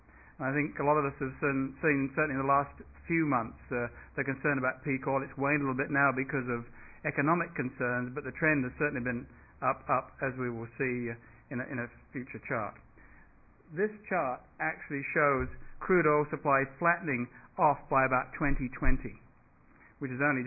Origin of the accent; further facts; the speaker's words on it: England, United Kingdom; I grew up in Britain in the late 50s, and the only energy source we had in this rural cottage was one coal fire.